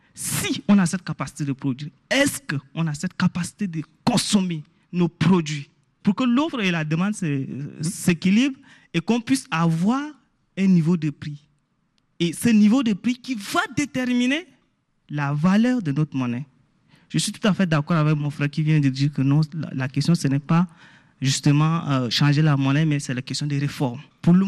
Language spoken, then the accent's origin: French; Chad; Aujourd'hui, moi, je suis du Tchad. Quand je viens ici à l'aéroport, j'ai du mal à échanger